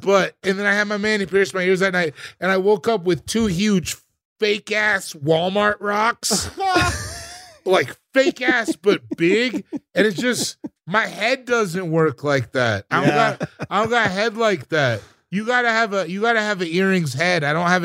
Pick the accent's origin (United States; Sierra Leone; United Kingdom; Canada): Sierra Leone; bro, I'm from Sierra Leone.